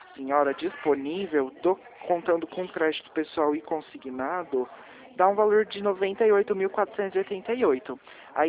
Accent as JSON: {"language": "Portuguese", "town": "Dracena", "region": "São Paulo", "country": "Brazil", "said": "Eu sou de Dracena, interior de São Paulo."}